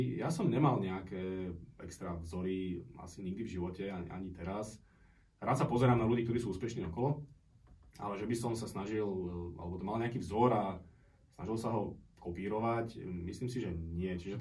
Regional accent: Považská Bystrica, Trenčín Region, Slovakia; Vyrastal som v Považskej Bystrici. Na sídlisku, mali sme klasický panelákový byt

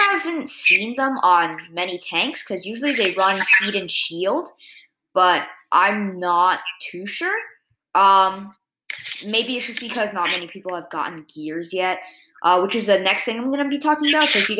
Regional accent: New Jersey, United States; born there; Okay, so I was born in New Jersey in a hospital

